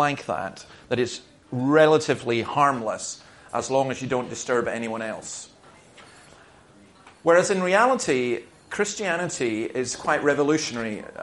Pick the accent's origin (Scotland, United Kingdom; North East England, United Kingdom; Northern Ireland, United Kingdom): Scotland, United Kingdom; I'm pretty upset as a Scotsman